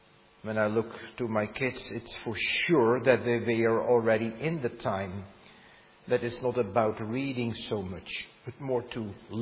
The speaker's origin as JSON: {"language": "English", "country": "Netherlands", "tie": "born or raised there", "second_language": "English", "said": "When I grew up in Holland, stores were closed."}